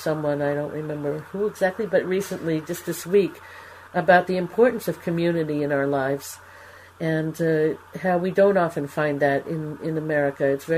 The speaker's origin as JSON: {"language": "English", "town": "Ma'ale Adumim", "region": "West Bank", "country": "Palestine", "said": "and I'm from Male Adumim."}